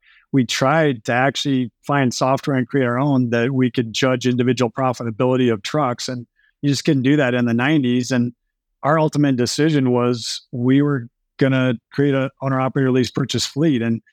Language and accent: English; Colorado, United States; We're from Colorado.